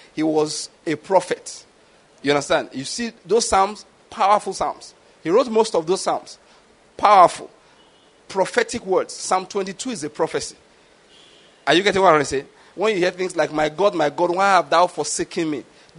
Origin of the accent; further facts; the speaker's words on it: Nigeria; At least as a Nigerian, you have to wake up in the morning.